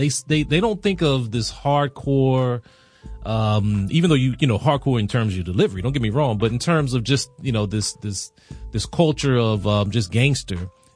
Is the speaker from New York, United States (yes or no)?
no; Washington, District of Columbia, United States; I'm born and raised here in DC.